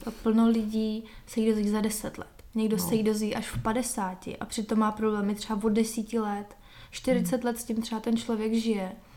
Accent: Prague, Czechia; jsem měla štěstí, že jsem tady z Prahy

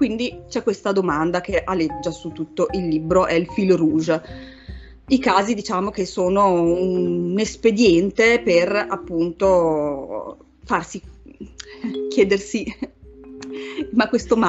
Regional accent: Modena, Emilia-Romagna, Italy; come vi ho detto e si sente dalla mia cadenza, io sono di Modena, quindi ho detto: un killer qua nella mia città

